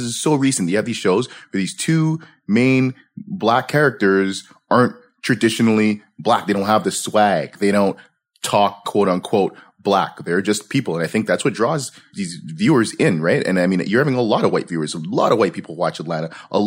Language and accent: English; Canada; Like, yeah, I mean, as a black person living in North America, you know what I mean?